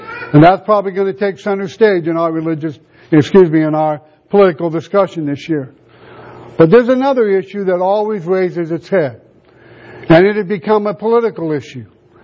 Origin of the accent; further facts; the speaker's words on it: United States; We have been very greatly blessed being an American, living in a country where we can worship in this capacity